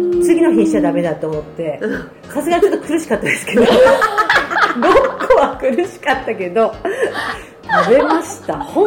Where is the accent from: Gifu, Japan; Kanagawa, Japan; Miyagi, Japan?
Gifu, Japan; 私岐阜県出身なんですけど、この まあ、故郷の岐阜県